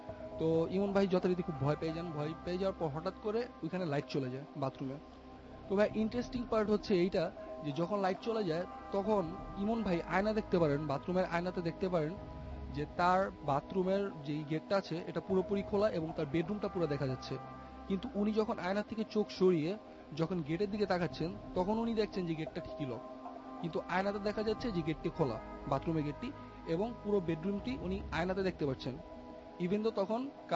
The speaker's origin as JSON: {"language": "Bangla", "town": "Dhaka", "region": "Dhaka Division", "country": "Bangladesh", "said": "মগবাজার থেকে, আমি ধানমন্ডি আইডিয়াল কলেজে পড়ছি।"}